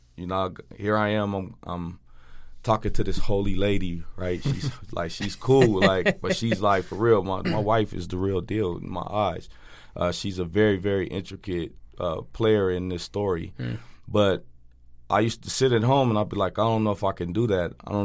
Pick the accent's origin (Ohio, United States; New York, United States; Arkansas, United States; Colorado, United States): Colorado, United States; Denver; In Colorado. I grew up in Northeast Denver.